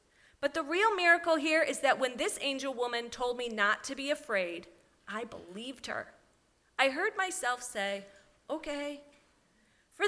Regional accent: Connecticut, United States; I asked if she was from my hometown in Connecticut.

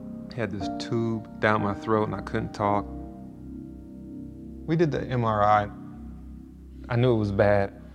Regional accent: Sacramento, California, United States; The highlight of my career was competing at the Olympic trials in Sacramento, my hometown.

